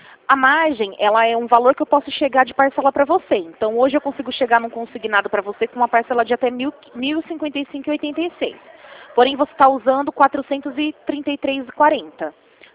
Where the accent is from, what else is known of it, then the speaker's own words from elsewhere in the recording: Rio Claro, São Paulo, Brazil; sou aqui de Rio Claro mesmo, da agência.